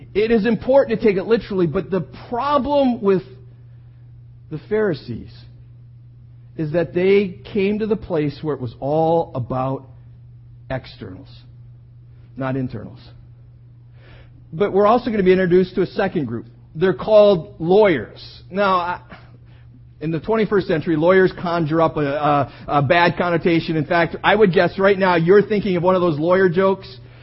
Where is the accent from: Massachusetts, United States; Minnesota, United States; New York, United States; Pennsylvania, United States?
Minnesota, United States; born there; Yes, I know I was born in Minnesota, so I would have been thousands of miles away from Jesus.